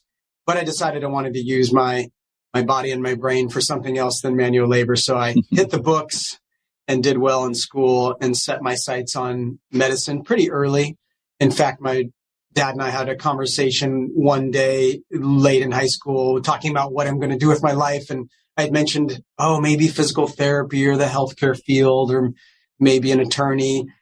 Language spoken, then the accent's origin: English; Placerville, California, United States; I'm from California, born in Southern California, but grew up in Northern California, Placerville or El Dorado County, which is in the foothills of Sacramento and the Sierra Nevadas.